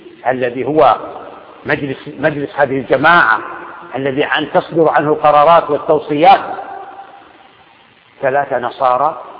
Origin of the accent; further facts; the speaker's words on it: Saudi Arabia; حتى في بلادنا السعودية لها أتباع ومنافحون